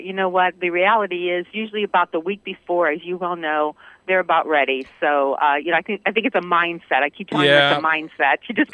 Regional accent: Indiana, United States; Well, you know, growing up in Indiana, I always tell people, I remember being a child, you know, just waiting for a snow day, right?

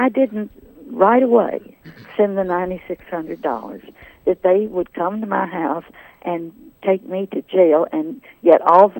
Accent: Texas, United States; In Texas.

